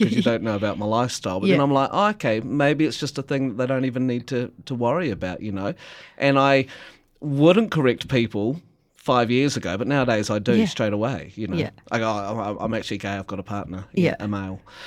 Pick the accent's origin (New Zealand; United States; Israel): New Zealand; Gore, Southland; here I am on stage in front of my hometown with thousands of people watching over a weekend